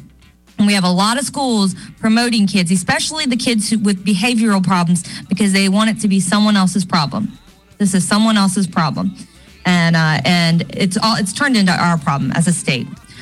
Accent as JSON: {"language": "English", "region": "Florida", "country": "United States", "said": "I'm from Florida, and we didn't have a exam at the end."}